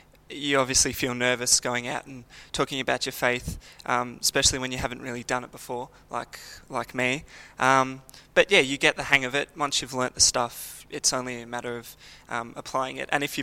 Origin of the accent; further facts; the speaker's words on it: Donvale, Victoria, Australia; I'm from Donvale, Prezi. So I go to the same church as Ash.